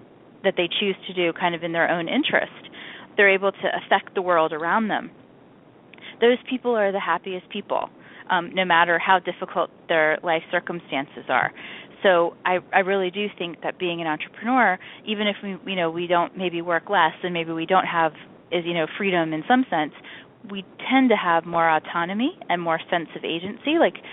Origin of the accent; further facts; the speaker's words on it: East Coast, United States; Like, I grew up on the East Coast, and I live there now